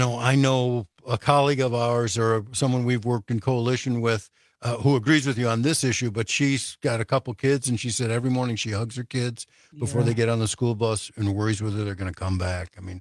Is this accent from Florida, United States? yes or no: no; Highland Park, Illinois, United States; now in Madison, United States; I grew up in Highland Park, Illinois, and they had that 4th of July parade shooting there.